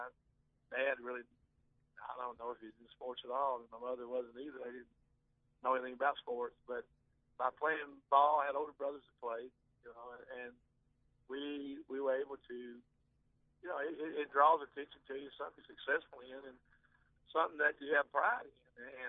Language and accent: English; Ages, Kentucky, United States; yeah, I'm from Harlan County. I grew up in Ages, a little community, Ages Brookside, coal mining was the life around there for everybody.